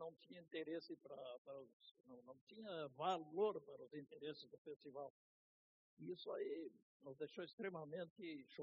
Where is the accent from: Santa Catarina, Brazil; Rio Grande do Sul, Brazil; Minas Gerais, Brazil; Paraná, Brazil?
Rio Grande do Sul, Brazil; eu constatei que na minha terra, aqui no coração geográfico do Pampa, aqui no meio da gauchada, no berço do gaúcho, eu podia cantar no outro idioma